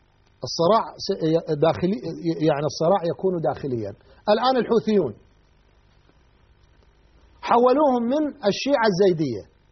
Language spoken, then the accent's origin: Arabic; Iraq